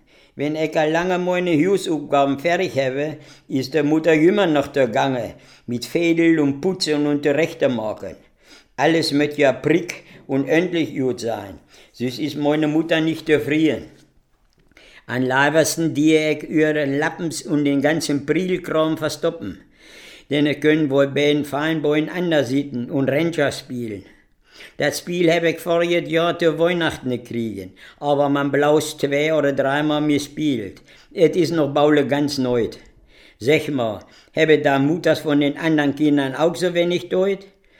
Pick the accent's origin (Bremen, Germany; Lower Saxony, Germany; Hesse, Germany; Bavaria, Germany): Lower Saxony, Germany; Ich komme aus Sülpke. Ich bin plattdeutsch aufgewachsen.